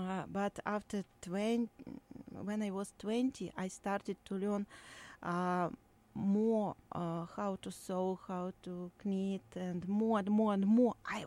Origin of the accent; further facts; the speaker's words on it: Plesetsk, Arkhangelsk Oblast, Russia; English is a second language; moved away; Plesetsk. This town close to city of Archangel, what near the White Sea. There is a lot of forest around my hometown, and many lakes and rivers, but no mountains, just flat land.